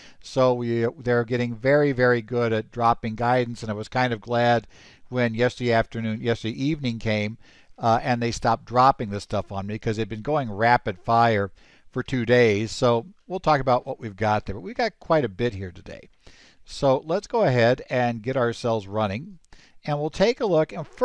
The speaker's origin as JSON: {"language": "English", "town": "Phoenix", "region": "Arizona", "country": "United States", "said": "from Phoenix, Arizona"}